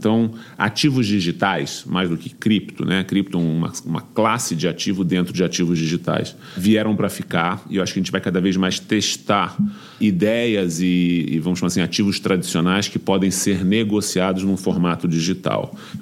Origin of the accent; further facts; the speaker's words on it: Rio de Janeiro, Brazil; moved away as an adult; now in São Paulo, Brazil; Foi uma virada que eu fiz quando eu saí do Rio e vim morar em São Paulo com 22 anos.